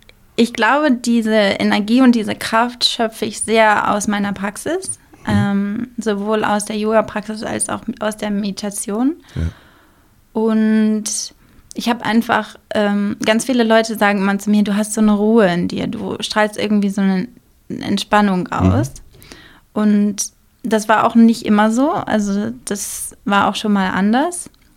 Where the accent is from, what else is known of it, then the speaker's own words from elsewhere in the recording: Syke, Lower Saxony, Germany; ich bin in Sieke aufgewachsen, da auch zur Schule gegangen und habe so noch nie in Bremen gewohnt. Also seit einem Jahr wohne ich jetzt hier, seit März 2019.